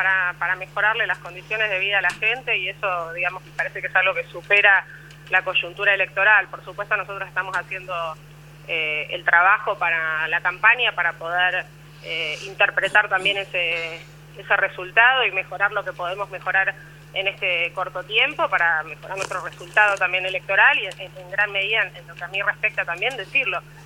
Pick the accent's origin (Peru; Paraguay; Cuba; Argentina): Argentina; Bahía Blanca, Buenos Aires Province; also born or lived in Hurlingham; No, de Hurlingham, pero viví muchos años por un tema familiar, lo que digo, estoy como criada en Bahía Blanca